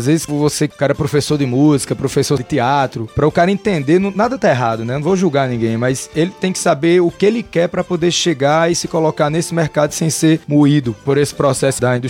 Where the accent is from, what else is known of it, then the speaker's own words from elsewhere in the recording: Northeast Region, Brazil; eu venho do Nordeste, né? Venho do sertão, lá da região do Cariri. Uma região que, além das fronteiras dos estados, tem uma identidade muito forte. E eu tenho a sorte de ter nascido nesse lugar